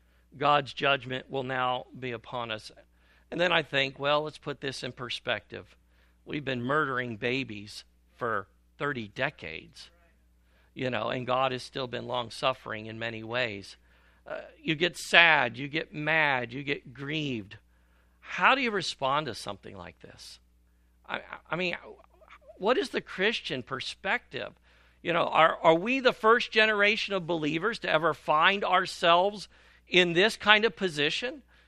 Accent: Florida, United States; I was born and raised in Florida

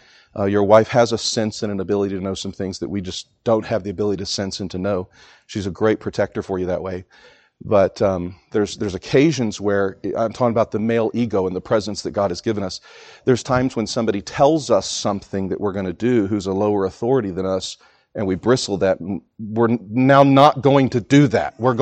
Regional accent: Texas, United States; I don't even have a cowboy hat. I'm from Texas. I don't own a cowboy hat. That's because I'm a city slicker Texan.

